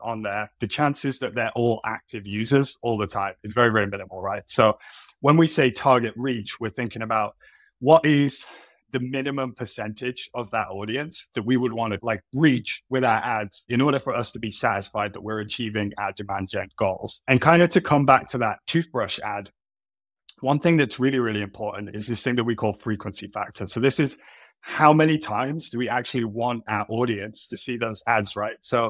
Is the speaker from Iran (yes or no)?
no; United Kingdom; Yeah, well, I am British, so that is the reputation.